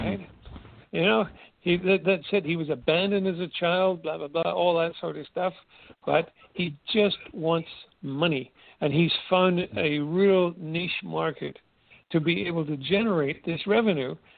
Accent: Belfast, Northern Ireland, United Kingdom; You know, I grew up in Belfast. It's you know, through a virtual war zone.

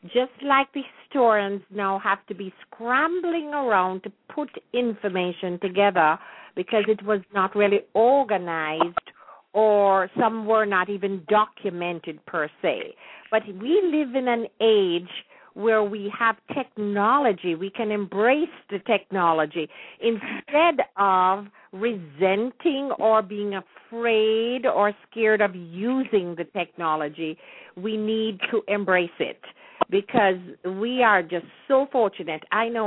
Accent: Jamaica; so that we can have some information of what life was like when we were growing up in Jamaica.

